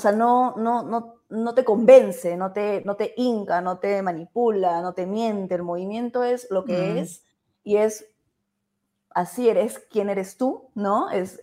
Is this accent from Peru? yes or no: yes; Lima, Peru; now in Cusco, Peru; Ya vivo acá hace 8 años, puedes creerlo, hace 8 años. Soy original de Lima, pero bueno, me vine a Cusco como por 3 meses y ya acabo de cumplir 8 años por acá.